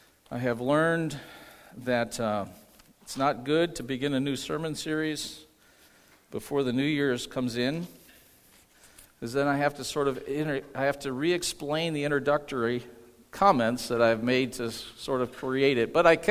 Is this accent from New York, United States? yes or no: yes; New York, United States; I remember the days as a child growing up in Western New York with the snow outside.